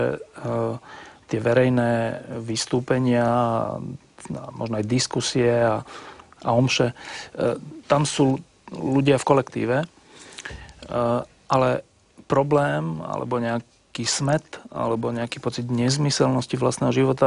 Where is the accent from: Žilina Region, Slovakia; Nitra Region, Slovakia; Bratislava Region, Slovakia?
Bratislava Region, Slovakia; Bratislava; ja som vyrastal v Petržalke na dvore, kde neviem, či vôbec niekto chodil do kostola.